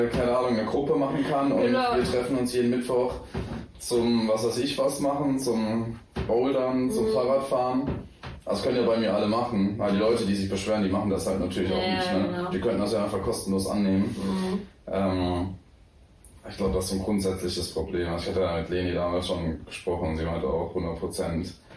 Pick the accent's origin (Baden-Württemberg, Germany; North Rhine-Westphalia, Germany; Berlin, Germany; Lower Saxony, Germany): Baden-Württemberg, Germany; Freiburg; Also, ich komme auch so aus Freiburg, aus dem Dorf.